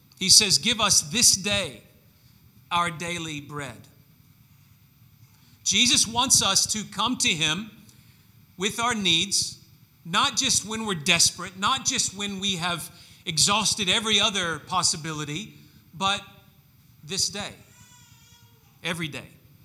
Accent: Memphis, Tennessee, United States; I had just left my hometown of Memphis.

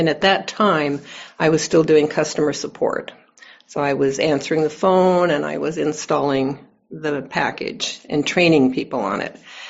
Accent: Minnesota, United States; born there; also born or lived in Bellingham / Montreal; I moved actually from Bellingham to Quebec, even though I was born in Minnesota. So I had been in I was living in Montreal then, and I'd been there for a couple of years.

